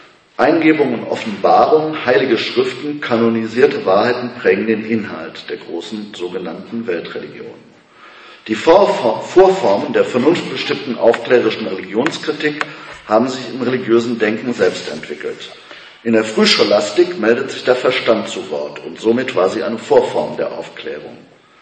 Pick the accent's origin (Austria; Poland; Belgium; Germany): Belgium; Ich bin zum Beispiel in Belgien aufgewachsen, meine Mutter war sehr streng Katholikin und bin katholisch erzogen worden.